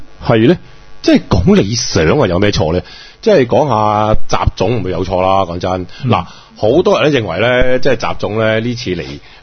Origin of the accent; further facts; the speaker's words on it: Hong Kong; 即係對我哋香港人好緊要嘅。